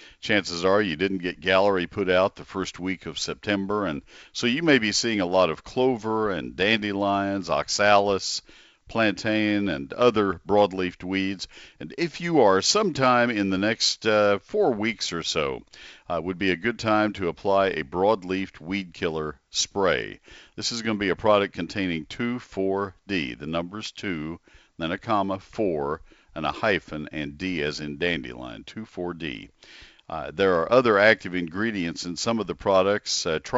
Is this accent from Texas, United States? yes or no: yes; Texas, United States; Anyway, I have lived in Texas all my life and have traveled our great state.